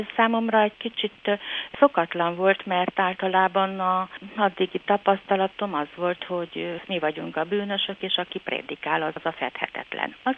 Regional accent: Miercurea Ciuc, Harghita, Romania; Én Csíkszeredában születtem, nagyon buzgó katolikus családból.

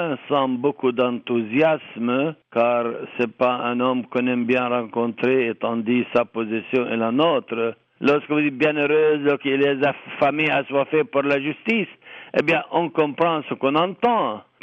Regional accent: Palestine; French is a second language; Nous ne sommes pas que des Arabes, nous sommes des Palestiniens arabes.

